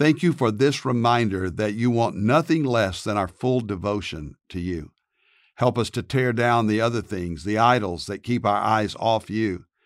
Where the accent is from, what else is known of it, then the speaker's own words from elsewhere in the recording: Dallas, Texas, United States; from Dallas, Texas, pastor of Prestonwood Baptist Church.